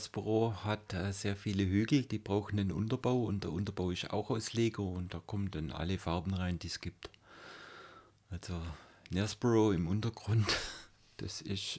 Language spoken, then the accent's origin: German; Renningen, Baden-Württemberg, Germany; Renningen, mein Heimatort, hat mehr Stimmen wie Esslingen.